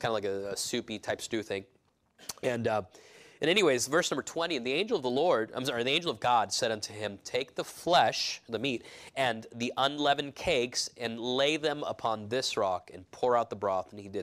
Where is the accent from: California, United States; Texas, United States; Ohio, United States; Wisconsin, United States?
California, United States; I grew up in California